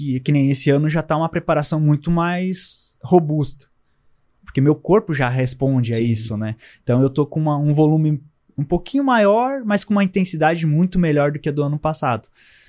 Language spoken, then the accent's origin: Portuguese; Caçador, Santa Catarina, Brazil; born there; now in Senador Amaral, Brazil; Porque eu sempre vivi em cidades com altimetria muito, muito grande. Então, Caçador, lá onde eu nasci, também era assim, e aonde eu tô morando, Senador Amaral também.